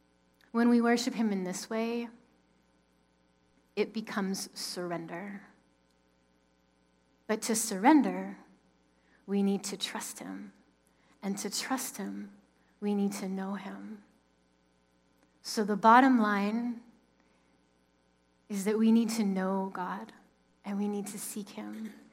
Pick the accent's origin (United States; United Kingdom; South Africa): United Kingdom; England; born there; I was born in England, and my father is English, and my mother had met him in England